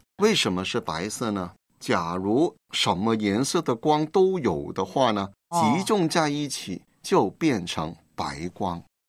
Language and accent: Chinese; China; 我们中国人有一句话说以人为鉴